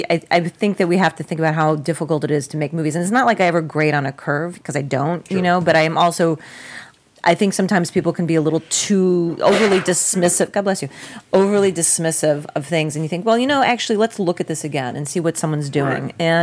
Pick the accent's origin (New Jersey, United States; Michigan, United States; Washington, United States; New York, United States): New York, United States; New York City; I grew up in New York City, so Abbott and Costello is on Sundays at 11 o'clock.